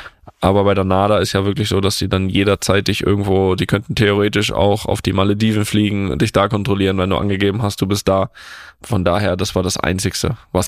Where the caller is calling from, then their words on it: Mainz, Rhineland-Palatinate, Germany; ich komme aus Mainz.